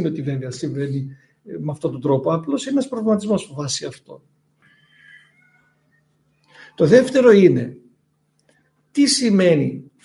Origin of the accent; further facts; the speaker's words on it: Thessaloniki, Central Macedonia, Greece; αφού είμαστε και από τη Θεσσαλονίκη